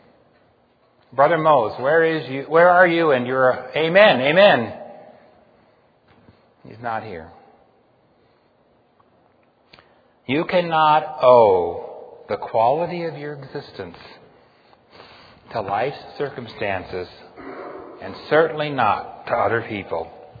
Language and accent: English; Ohio, United States; I said, I'm from Ohio.